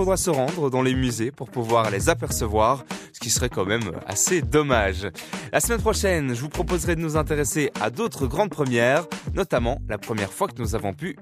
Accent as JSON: {"language": "French", "country": "Belgium", "said": "Et vers 1845, c'est chez nous, en Belgique, que le timbre-poste arrive"}